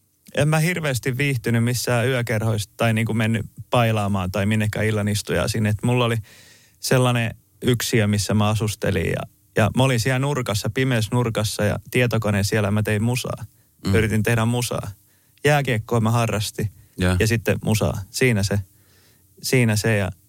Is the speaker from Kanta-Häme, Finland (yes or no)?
no; Isojoki, South Ostrobothnia, Finland; kun mä oon Isojoelta kotosi